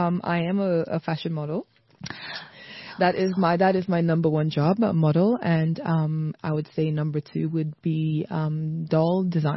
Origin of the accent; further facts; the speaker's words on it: St. Lucia; I grew up in the Caribbean island of St. Lucia, and I was sort of like an only child growing up in the house